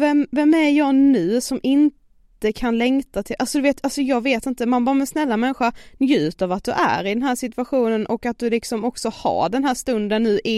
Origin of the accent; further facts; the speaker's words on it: Karlshamn, Blekinge, Sweden; Men har jag typ varit hemma i Karlshamn nu i så här 2 veckor, då får jag jättemycket separationsångest.